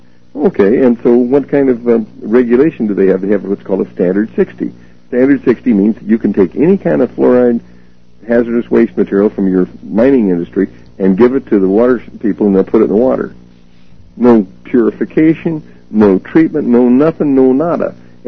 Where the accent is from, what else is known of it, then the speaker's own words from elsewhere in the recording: Kansas, United States; As I'm from Kansas, and I don't like to plow that field again and again and again